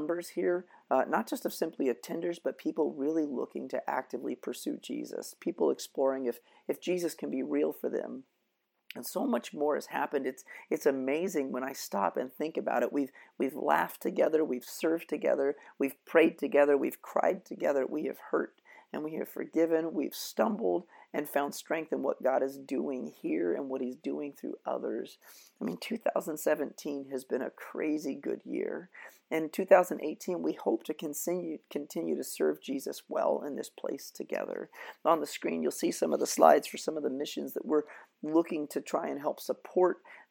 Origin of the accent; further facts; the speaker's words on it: West Virginia, United States; also born or lived in West Coast; I was born on the West Coast, and then we moved back east. And for the most part, I grew up in a little tourist town in the eastern panhandle of West Virginia.